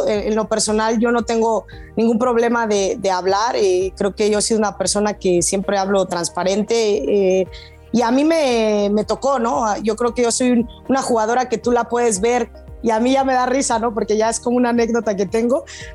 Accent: Mexico; nos ponemos a ver lo que no tenemos en vez de explotar lo que como mexicanas tenemos

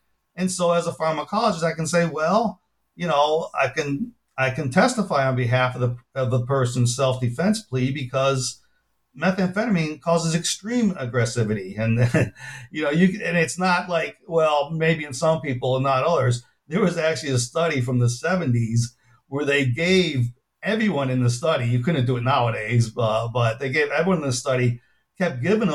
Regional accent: United States; So as an American, I found that fairly amazing and somewhat depressing

